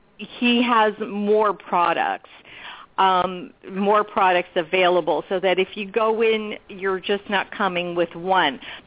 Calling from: California, United States; Oh, I'm calling from the West Coast, so I'm in California.

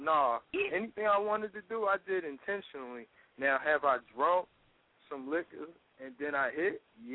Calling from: Philadelphia, Pennsylvania, United States; I'm calling from South Philly.

